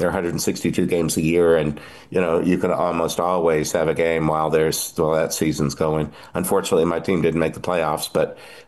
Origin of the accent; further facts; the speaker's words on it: Texas, United States; I grew up in Texas, much closer to Houston